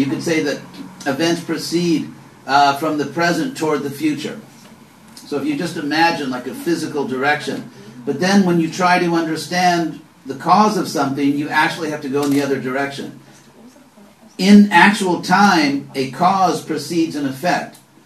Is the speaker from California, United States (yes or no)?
yes; California, United States; I'm from California, so if you want to understand the history of Mexico, you cannot simply study the history of Mexico.